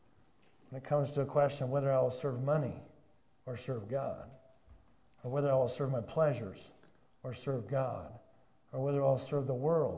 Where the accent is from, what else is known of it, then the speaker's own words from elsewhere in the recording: United States; I do belong. I am an American.